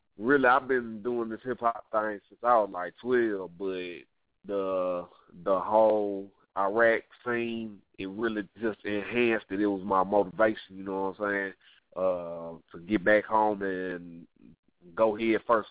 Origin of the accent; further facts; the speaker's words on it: Texas, United States; I'm from Texas. I did that track like around 2008.